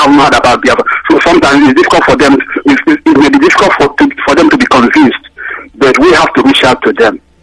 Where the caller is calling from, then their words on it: Fort Worth, Texas, United States; I'm calling from Fort Worth, Texas.